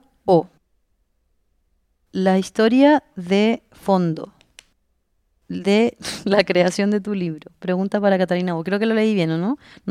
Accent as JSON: {"language": "Spanish", "town": "Concepción", "region": "Biobío", "country": "Chile", "moved": "yes", "said": "también porque me fui de Conce, entonces es mi familia, ¿cachai?"}